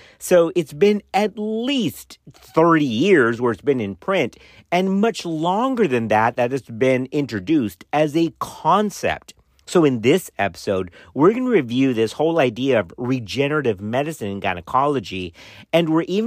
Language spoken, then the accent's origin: English; Dallas, Texas, United States; now in College Station, United States; You all know that I'm from Dallas, and we moved to College Station in 2015.